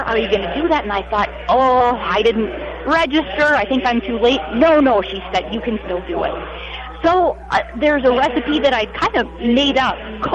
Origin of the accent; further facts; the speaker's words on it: South Dakota, United States; I didn't have a lot of experience with county fairs growing up. I grew up over in South Dakota, but my family wasn't really into it.